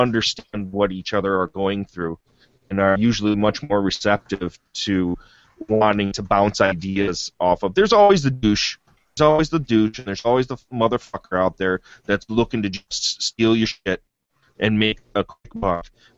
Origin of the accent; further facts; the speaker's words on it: Wisconsin, United States; We are from Wisconsin. We love each other. We made this film together.